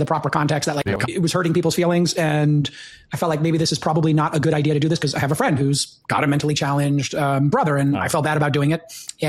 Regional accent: Brooklyn, New York, United States; when I grew up in Brooklyn, that's all we called each other.

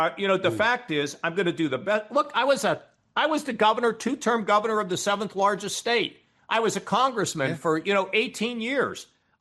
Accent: United States; Stephen, I'm an American.

